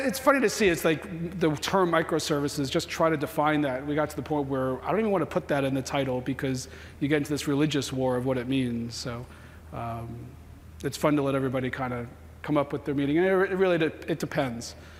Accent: Seattle, Washington, United States; And everybody that hears we're from Seattle, they just go, why? What are you doing here?

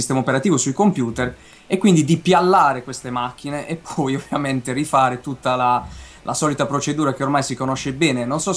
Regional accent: Bari, Apulia, Italy; io sono di Bari, quindi è bello usare questi mezzi tecnologici per essere un po' più vicini

